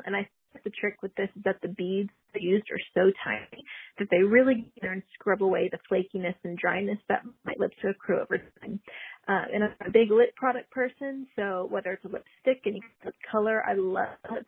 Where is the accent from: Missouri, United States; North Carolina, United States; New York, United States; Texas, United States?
Texas, United States; I'm from Texas.